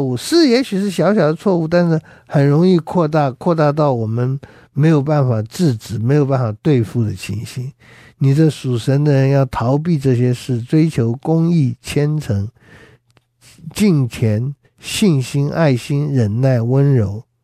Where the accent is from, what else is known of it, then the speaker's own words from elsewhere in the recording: China; 这里说贪财是万恶之根，我们中国人说万恶淫为首啊